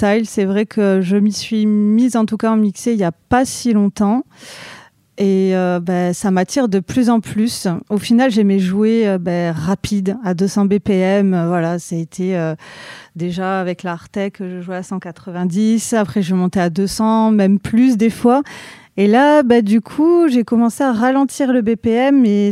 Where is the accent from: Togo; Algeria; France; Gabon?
France; Toulouse, Occitanie; en tant que Toulousaine et avoir commencé mes soirées